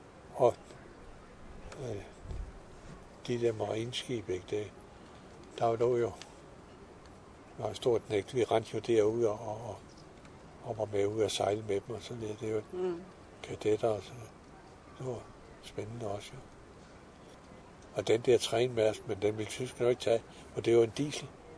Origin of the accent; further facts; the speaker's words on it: Ejby, Zealand, Denmark; Vokset op ind ved Isefjorden her i Ejby, helt i bunden ved Isefjorden.